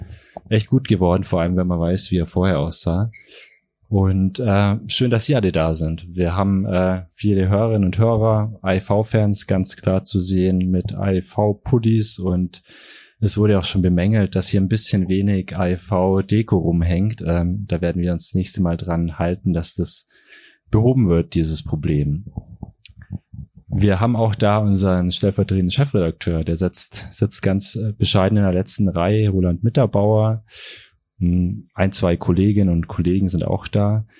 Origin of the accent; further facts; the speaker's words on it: Bavaria, Germany; Ich komme selber aus dem Allgäu